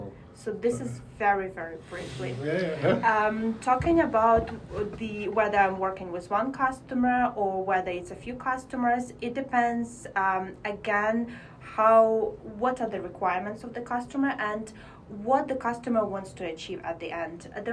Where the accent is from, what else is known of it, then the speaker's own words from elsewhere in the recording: Ukraine; moved away; also born or lived in China; like growing up in Ukraine, which is developing country, then going to China, which is super developing country, and coming back to West Europe